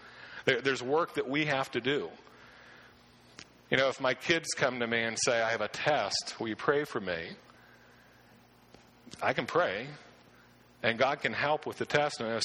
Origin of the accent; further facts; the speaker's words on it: Pennsylvania, United States; in the part that I grew up in Pennsylvania, is that true around here?